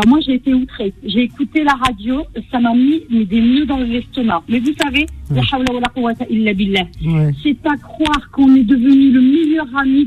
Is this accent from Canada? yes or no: no; France; also born or lived in Algeria; Aussi, c'est mon pays de naissance. J'ai grandi en France, mais je suis née en Algérie.